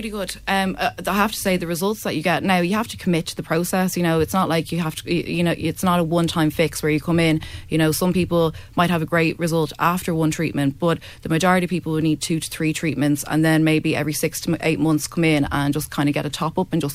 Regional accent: Greystones, Leinster, Ireland; I'm from Greystones

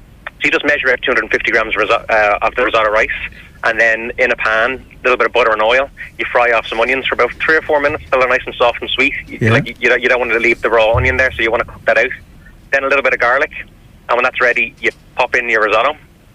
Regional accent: Ireland; We're Irish, I mean, we can't have the butter.

